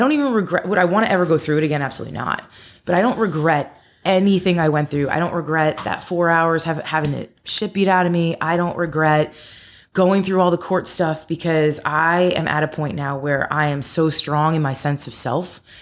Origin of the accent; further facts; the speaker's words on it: Ireland; Talk about me being Irish.